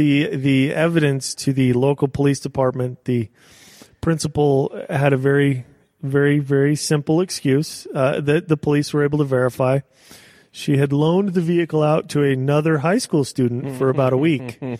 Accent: Page, Arizona, United States; I grew up in Page, Arizona. I'm an Arizona native.

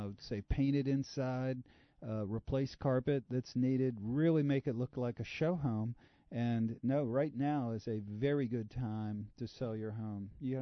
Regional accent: Maryland, United States; And, you know, I am from Maryland, so I confess that I do sometimes cheer for the Terrapins

